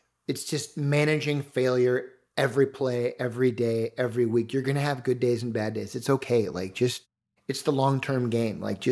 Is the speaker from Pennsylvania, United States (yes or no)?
no; Minnesota, United States; I'm a former wrestler growing up in Southern Minnesota. This is the heart of wrestling country.